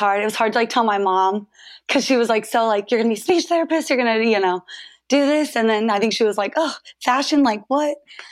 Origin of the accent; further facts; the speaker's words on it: Santa Ana, California, United States; Yeah, so I'm from Santa Ana, California, born and raised, still live here now.